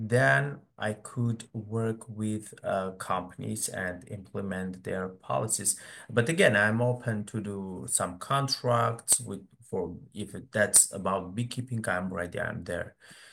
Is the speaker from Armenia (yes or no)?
yes; Armenia; I went to some company in my home country, Armenia, and for internship.